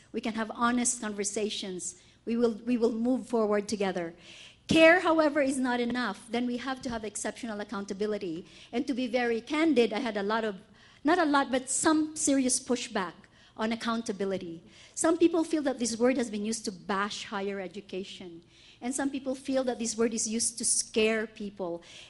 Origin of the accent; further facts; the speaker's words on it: Philippines; I grew up in the Philippines, and we have a tradition called Bayanihan, heroism.